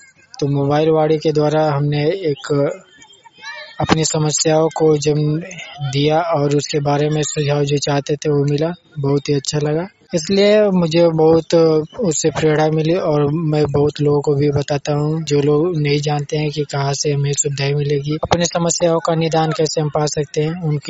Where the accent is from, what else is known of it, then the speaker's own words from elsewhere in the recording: Ghazipur, Uttar Pradesh, India; ग्राम post चोचक छत्रकंडा जिला गाजीपुर का निवासी हूँ।